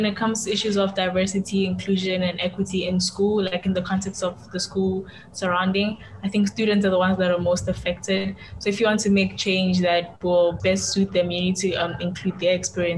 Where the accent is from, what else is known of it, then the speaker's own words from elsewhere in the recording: South Africa; I'm South African and I spend most of my education there